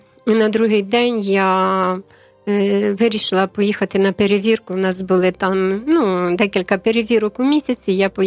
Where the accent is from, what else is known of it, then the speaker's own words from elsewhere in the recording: Bershad, Vinnytsia Oblast, Ukraine; Я кажу, ми з Бершаді